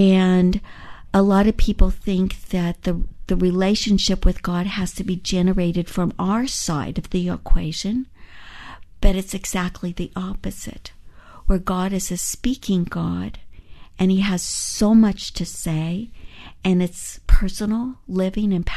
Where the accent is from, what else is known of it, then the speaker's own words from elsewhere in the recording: California, United States; aired on stations as far away from my home state of California to the East Coast, up in Maine, down in Belize, in Jerusalem.